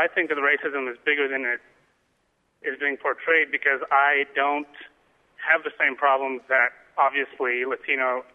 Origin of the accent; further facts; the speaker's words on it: South Africa; I am from South Africa.